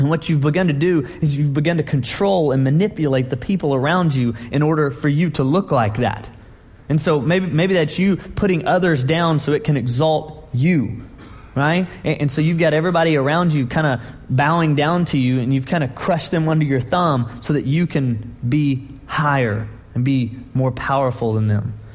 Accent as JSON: {"language": "English", "town": "Dallas", "region": "Texas", "country": "United States", "said": "Oh, where are you from? Oh, I'm from Dallas. Oh, great shopping."}